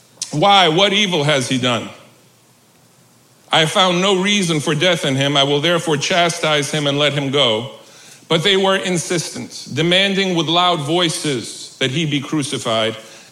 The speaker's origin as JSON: {"language": "English", "town": "Queens", "region": "New York", "country": "United States", "tie": "born or raised there", "said": "I was raised in Queens. I remember when I became a Mets fan."}